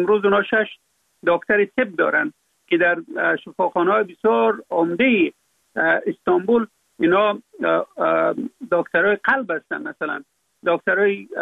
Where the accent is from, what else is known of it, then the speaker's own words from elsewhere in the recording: Afghanistan; در اونجا فقط من افغان هستم